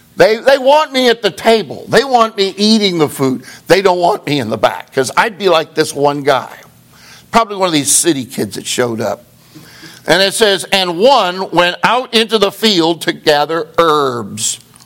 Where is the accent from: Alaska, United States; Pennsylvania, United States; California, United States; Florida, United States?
California, United States; I grew up in California, near San Francisco.